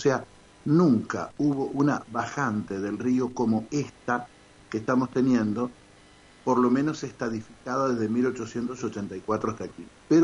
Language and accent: Spanish; Entre Ríos, Argentina; Yo no soy de Buenos Aires, yo soy del Entre Ríos, del interior de la provincia.